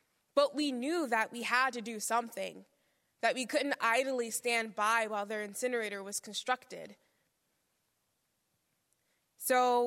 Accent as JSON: {"language": "English", "town": "Curtis Bay", "region": "Maryland", "country": "United States", "tie": "born there", "said": "I was born in Curtis Bay, born into a fight for my life. I was born in Curtis Bay where I was facing the suffering and crushing weight of poverty on a daily basis"}